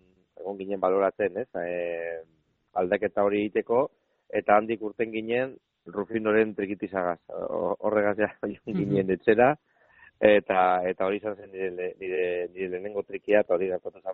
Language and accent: Basque; Portugalete, Basque Country, Spain; ni Portugaletetik nator, da, garai hortan herri erdalduna zan, aita gorlistarra